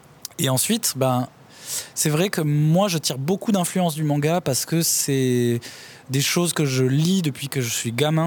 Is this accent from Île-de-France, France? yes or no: no; Bordeaux, Nouvelle-Aquitaine, France; Je suis originaire de Bordeaux. J'ai commencé des études aux Beaux-Arts là-bas. Puis après, j'ai un peu bourlingué et je suis revenu plus tard. J'avais 21 ans à Angoulême, à l'EMK, quoi. Voilà. Mais je suis originaire du coin, on va dire.